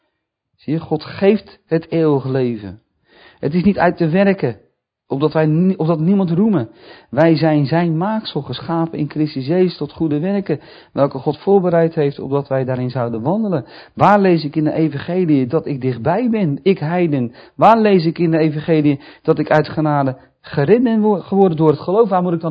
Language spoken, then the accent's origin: Dutch; Netherlands; We denken niet dat wij zometeen als Nederlander zometeen nog in de hemel een land hebben dat daar ook Nederland heet.